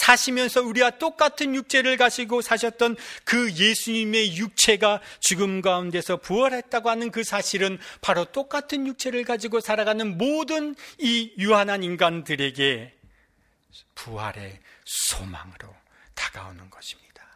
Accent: South Korea; now in United Kingdom; 아시아에서 온, 그것도 어릴 때부터 영국에서 자란 네이티브도 아니고 한국에서 온 한 목사가 주례를 하고 있는 겁니다.

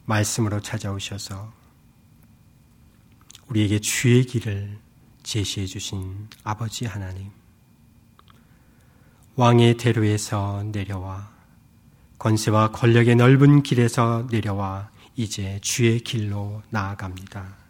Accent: South Korea; now in United Kingdom; 제 고향은 한국입니다. 그러나 더 이상 한국만이 아닙니다. 영국 그 땅이 제 가슴에 들어왔습니다.

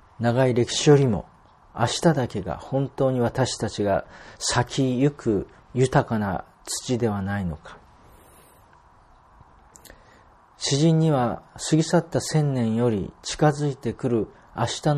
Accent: South Korea; 彼の代表作の中で、私たち韓国人も親しんでいる

